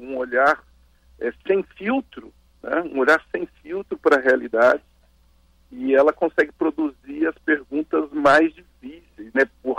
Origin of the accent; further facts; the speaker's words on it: São Paulo, Brazil; eu sou do interior de São Paulo, sabe? Eu sou da região ali de Ribeirão Preto